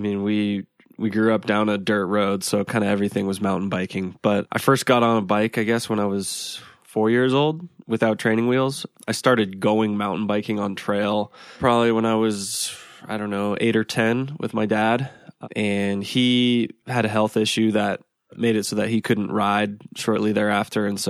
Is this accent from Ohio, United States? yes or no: no; Dripping Springs, Texas, United States; So I was born in a kind of rural outside Austin, Texas, about 20 minutes outside of Austin, Texas. Closest town was this very little town called Dripping Springs that is now not such a little town. But yeah, born and raised there in central Texa